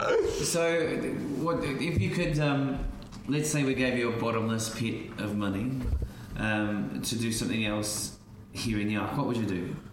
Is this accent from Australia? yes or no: yes; Australia; Yeah, snakes don't really like the river. I grew up on the Murray River.